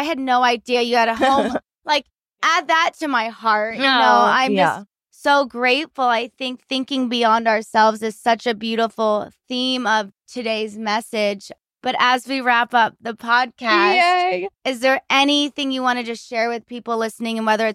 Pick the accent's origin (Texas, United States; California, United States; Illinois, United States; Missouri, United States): California, United States; San Diego; Growing up in San Diego, yeah.